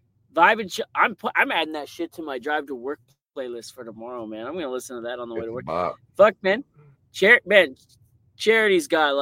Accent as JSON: {"language": "English", "region": "Ontario", "country": "Canada", "said": "And we're from Ontario originally. And we went up north there it's not really north, but I'm from the deep south of Ontario."}